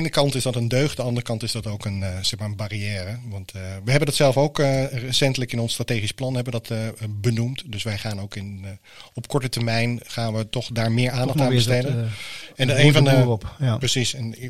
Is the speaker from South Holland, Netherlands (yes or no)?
yes; Rotterdam, South Holland, Netherlands; Ja, ik ben zelf een Rotterdammer